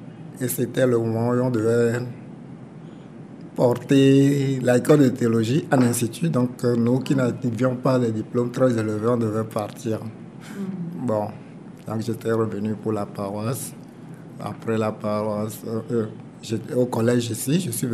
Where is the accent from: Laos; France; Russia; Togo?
Togo; Plateaux; first language Ikposo; Et je suis allé faire un peu de traduction de la Bible dans ma langue maternelle, qui est l'Ikoso. Dans la région des plateaux, au niveau d'Atapame.